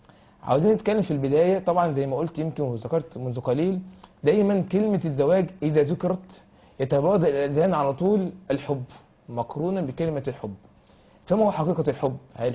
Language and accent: Arabic; Egypt; في بلدنا مصر